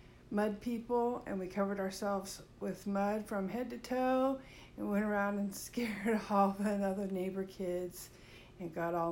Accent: Oroville, California, United States; I was born in Oroville, California, and I grew up in Oroville.

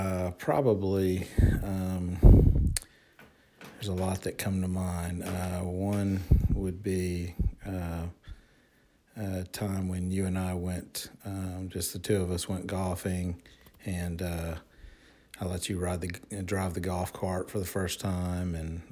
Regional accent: Huntsville, Alabama, United States; Yeah, I grew up in Huntsville, Alabama

